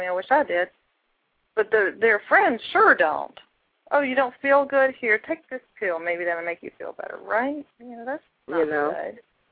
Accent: the South, United States; accent: Southern; Yeah, in case my southern accent was too strong, right? I know, it gets that way.

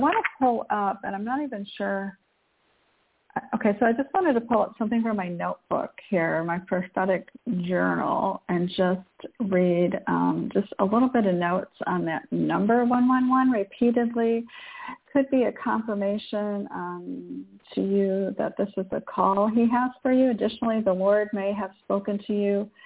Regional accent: Michigan, United States; I grew up in near Detroit, Michigan, just outside in the suburbs there.

